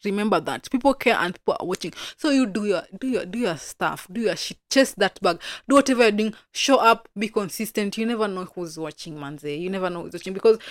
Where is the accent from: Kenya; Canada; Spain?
Kenya; And I was like, so these people know about me, and I'm from Kenya, and it's like the nominated people across Africa.